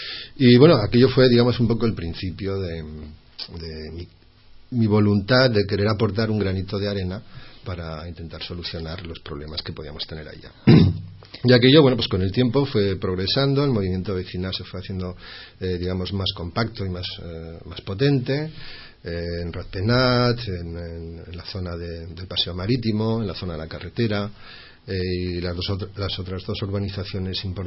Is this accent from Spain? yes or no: yes; Bilbao, Basque Country, Spain; now in Catalonia, Spain; Bueno, soy de Bilbao, nací en Bilbao, en el País Vasco. Hace ya unos cuantos años que estoy en Cataluña.